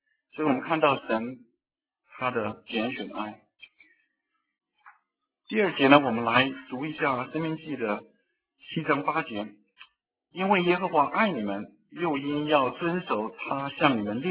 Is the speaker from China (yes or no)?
yes; China; 就好像我们中国人要过年一样